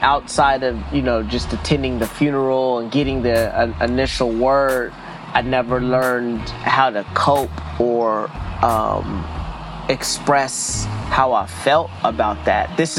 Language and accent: English; San Diego, California, United States; You know, growing up in San Diego, gun violence, especially, and I'm a 1979 baby, but I guess you can throw that into the 1980s, baby.